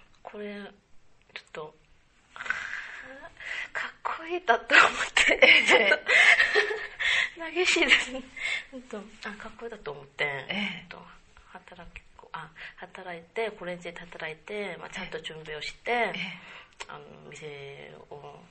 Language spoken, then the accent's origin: Japanese; Seoul, South Korea; Japanese is a second language; moved away as an adult; now in Japan; 韓国から来たんですけど、25歳のと申します。